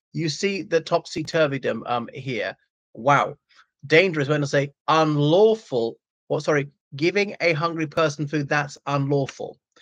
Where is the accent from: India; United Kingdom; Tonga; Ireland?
Ireland